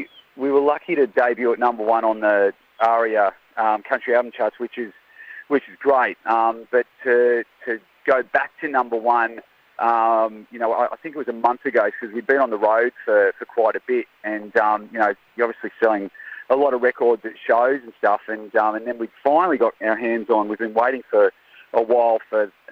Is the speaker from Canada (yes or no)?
no; Tasmania, Australia; My dad was a high school teacher, and so we grew up in Tassie